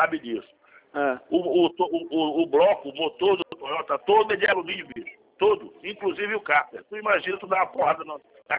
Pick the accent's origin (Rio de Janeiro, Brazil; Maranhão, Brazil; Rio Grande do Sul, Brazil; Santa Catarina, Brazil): Maranhão, Brazil; São Luís; Eu sou nordestino. Eu sou do Maranhão. Eu fiz Maranhão? Uma vez do Maranhão. Eu sou do Maranhão. Eu sou de São Luís.